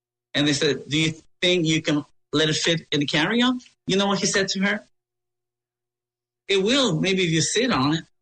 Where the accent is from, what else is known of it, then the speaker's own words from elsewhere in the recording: Peru; She did not remember my name, but she used to … because she knew I was from Peru.